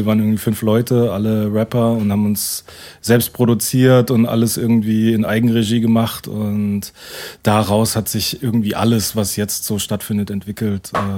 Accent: Oberkirch, Baden-Württemberg, Germany; Wir waren 5 MCs aus dem Raum Oberkirch-Offenburg, Ortenau-Kreis. Ja. Das ist meine Heimat.

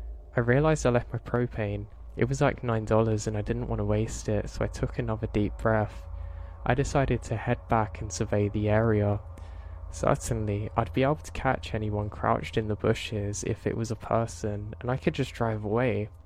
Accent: New England, United States; I grew up in New England winters, so it didn't really make a difference for me.

